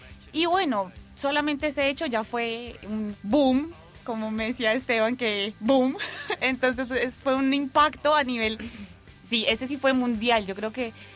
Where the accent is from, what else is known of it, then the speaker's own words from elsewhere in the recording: Colombia; el 2002, en Colombia, en mi país